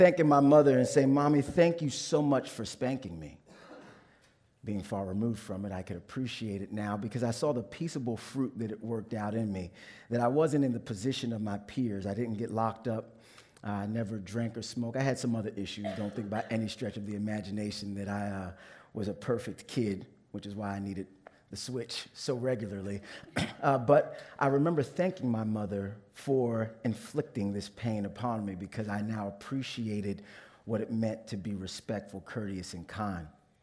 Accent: New Jersey, United States; So I grew up in Northeast New Jersey. So born and raised in America. But while I was born and raised in America in an inner city environment, I was raised by two Haitian immigrants.

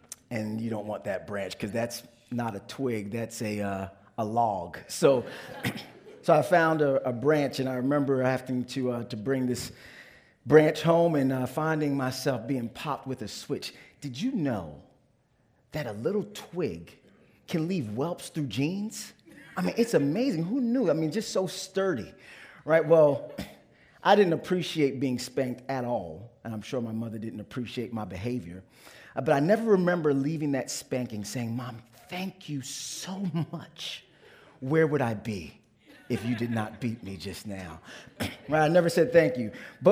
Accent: New Jersey, United States; So I grew up in Northeast New Jersey. So born and raised in America. But while I was born and raised in America in an inner city environment, I was raised by two Haitian immigrants.

